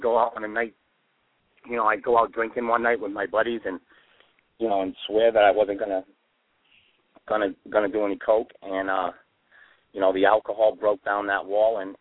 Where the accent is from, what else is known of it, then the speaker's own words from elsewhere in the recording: Fall River, Massachusetts, United States; growing up in Fall River and watching the history of Durfee basketball